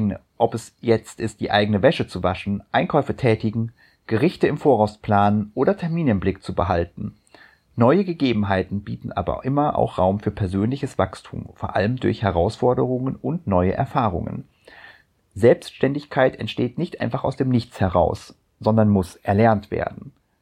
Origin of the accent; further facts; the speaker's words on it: Bavaria, Germany; now in Cologne, Germany; Durch meinen Umzug nach Köln in eine ganz neue Stadt, weit entfernt von meiner Heimat im Allgäu